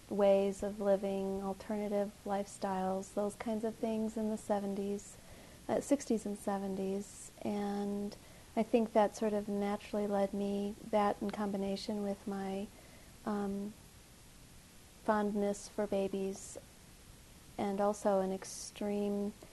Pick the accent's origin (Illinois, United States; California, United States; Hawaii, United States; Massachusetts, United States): Illinois, United States; Chicago; born there; I was born in Chicago, Illinois.